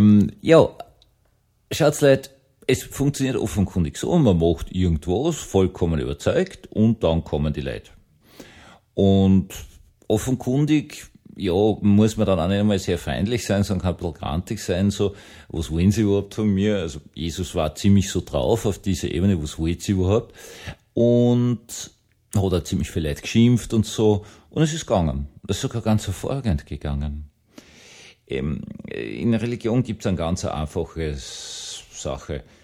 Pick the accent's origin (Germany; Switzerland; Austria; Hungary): Austria; Vienna; ich bin Wiener